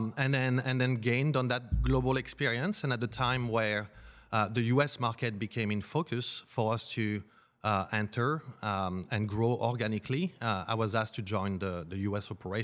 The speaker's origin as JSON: {"language": "English", "country": "France", "tie": "born or raised there", "second_language": "English", "said": "I was born and raised in France, and I took an interest in science early on"}